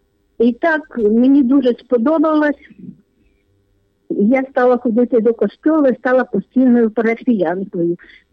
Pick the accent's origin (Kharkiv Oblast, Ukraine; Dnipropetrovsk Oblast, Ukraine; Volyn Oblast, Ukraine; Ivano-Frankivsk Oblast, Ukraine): Kharkiv Oblast, Ukraine; Kharkiv; now in Khmilnyk, Ukraine; Я теж родилася і виросла в Харкові.